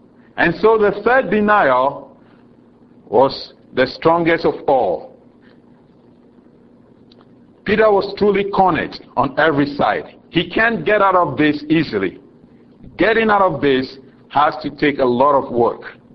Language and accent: English; Ghana; accent: Ghanaian; My accent proves me to be a Ghanaian, not an American. I cannot hide it.